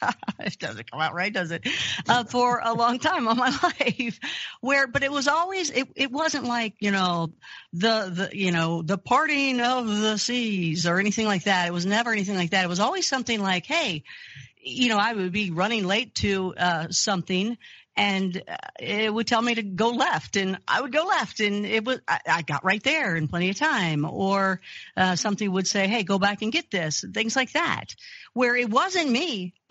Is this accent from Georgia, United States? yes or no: no; Kentucky, United States; which, by the way, I grew up Christian in Kentucky.